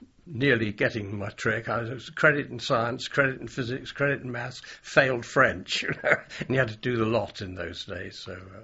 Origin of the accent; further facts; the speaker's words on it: Bristol, South West England, United Kingdom; also born or lived in Chippenham; I was born in Chippenham. Then he moved to Bristol, and I went to a primary school in Bristol.